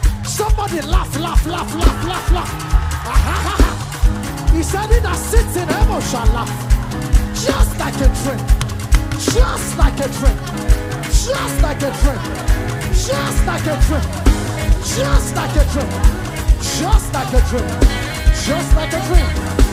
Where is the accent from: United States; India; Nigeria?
Nigeria; South West; I come from the West African part of western part of Nigeria, the Yoruba speaking people.